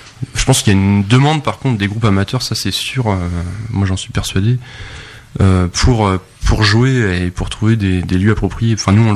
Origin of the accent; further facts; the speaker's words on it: Laval, Pays de la Loire, France; À la base, en fait, on est tous de Laval, de Villiers-Charlemagne, du coin, en fait.